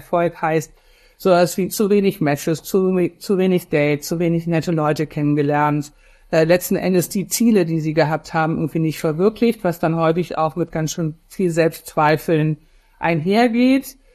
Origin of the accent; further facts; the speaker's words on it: Cologne, North Rhine-Westphalia, Germany; Also ich komme aus Köln